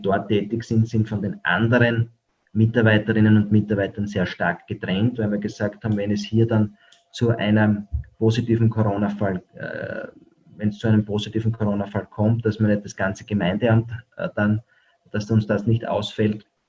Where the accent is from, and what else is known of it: Austria